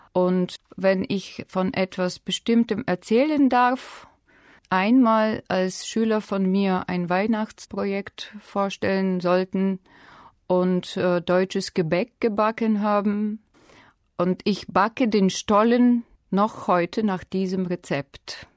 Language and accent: German; Sofia, Sofia City, Bulgaria; Ich komme aus Bulgarien, aus Sofia. Ich bin im Jahr 1968 geboren. Ich arbeite als Deutschlehrerin am deutschsprachigen Gymnasium in Sofia.